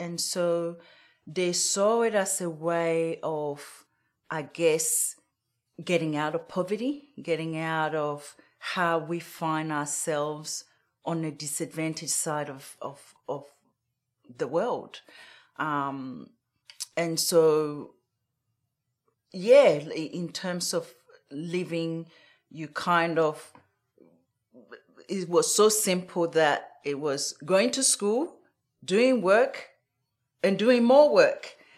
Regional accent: Nkoko, Ghana; Yes, I was born in a little village called Nkoko in Ghana. So Ghana is west coast of Africa.

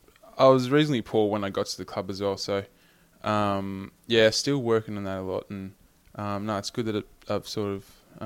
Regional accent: Griffith, New South Wales, Australia; Yeah, I was born in Griffith.

